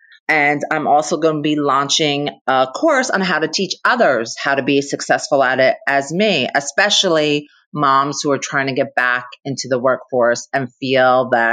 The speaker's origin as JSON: {"language": "English", "region": "New Jersey", "country": "United States", "said": "I'm from New Jersey."}